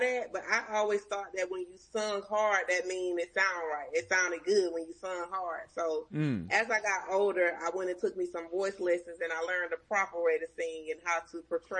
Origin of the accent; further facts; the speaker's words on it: Mobile, Alabama, United States; I'm from Mobile, Alabama.